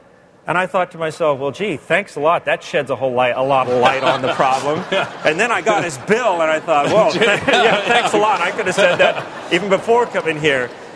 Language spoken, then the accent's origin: English; Los Angeles, California, United States; born there; barrio of East L.A., and little did I know that my life would become entwined in the life of this precious ministry